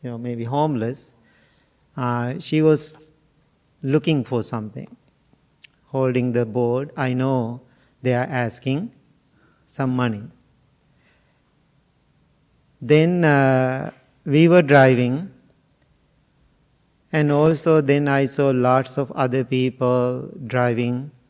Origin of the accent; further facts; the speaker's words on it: Sri Lanka; English is a second language; now in Chicago, United States; So then finally I said, no, I born and raised in Sri Lanka. Now I'm living in Chicago so many years, you know.